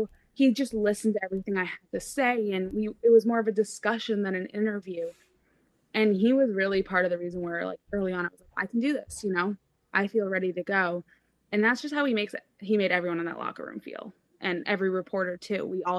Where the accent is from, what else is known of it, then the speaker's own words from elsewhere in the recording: New England, United States; I'm born and raised in New England. I have never left.